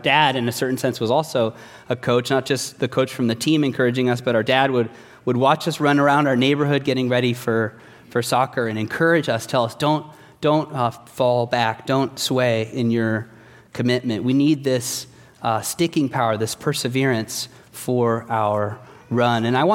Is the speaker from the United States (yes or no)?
no; Mexico; Now, I was raised in Mexico, and in Mexico, everyone plays soccer.